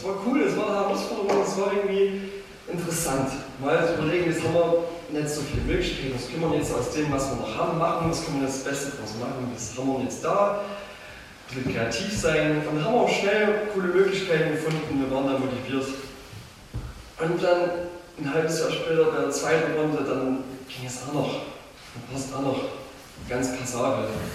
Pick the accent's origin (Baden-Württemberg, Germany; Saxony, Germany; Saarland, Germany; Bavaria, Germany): Saxony, Germany; Bärenwalde; ich komme aus Bärenwalde und ich mache in Bärenwalde schon seit ein paar Jahren jetzt Jugendarbeit